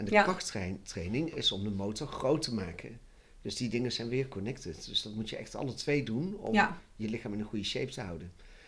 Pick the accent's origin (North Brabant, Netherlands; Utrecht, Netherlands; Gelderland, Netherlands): Gelderland, Netherlands; Nijmegen; Ik kom uit Nijmegen. Ik ben 54.